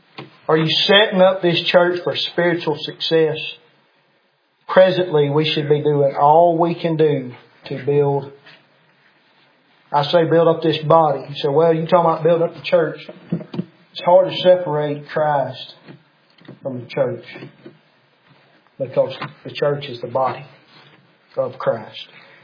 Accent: Mississippi, United States; now in Sebastopol, United States; how I grew up down in Perry County and moved way off up there to Sebastopol, Mississippi.

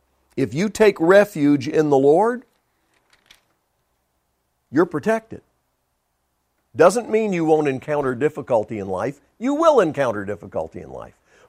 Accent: Montreat, North Carolina, United States; What if I told you that I'm from Montreat, North Carolina," which is where I was from at that time.

